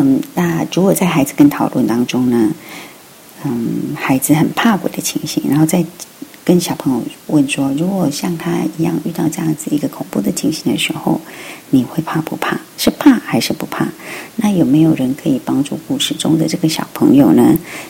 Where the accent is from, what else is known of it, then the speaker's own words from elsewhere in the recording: China; 毕竟我们是中国人嘛